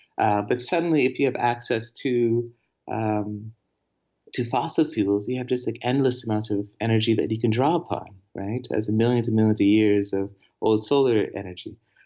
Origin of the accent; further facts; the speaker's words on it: Canada; I'm Canadian. That's, you see that in Canada all the time.